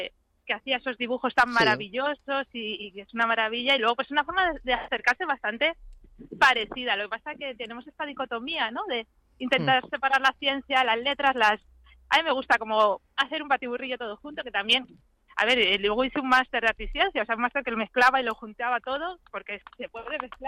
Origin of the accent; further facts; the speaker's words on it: Soria, Castile and León, Spain; now in Madrid, Spain; porque yo soy de pueblo, aunque soy de Soria, y luego vivo en Madrid y tal desde hace mucho tiempo